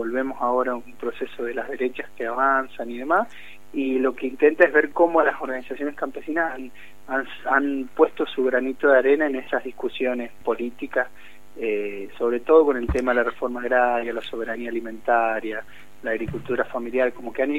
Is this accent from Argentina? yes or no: yes; Malargüe, Mendoza, Argentina; Yo soy de Malargüe y ellos viven en la zona rural